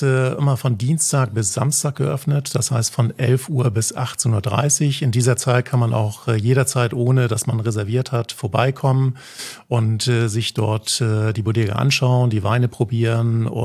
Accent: Flensburg, Schleswig-Holstein, Germany; born there; also born or lived in Hamburg; Ich bin, wie man das wahrscheinlich auch hört, aus Norddeutschland, gebürtiger Flensburger, aber lebe, habe die letzten 20 Jahre eigentlich in Hamburg gelebt und bin jetzt auch noch relativ neu auf der Insel, erst seit Oktober letzten Jahres.

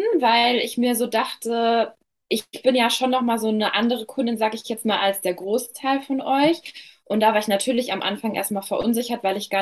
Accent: North Rhine-Westphalia, Germany; ich bin 24 Jahre alt, komme aus der Nähe von Dortmund

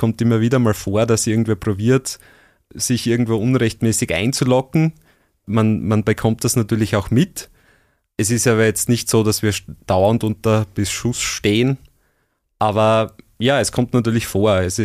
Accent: Styria, Austria; Also ich bin aus der Gegend, bin in der Nähe von Gleisdorf aufgewachsen, bin dort in die Unterstufe gegangen

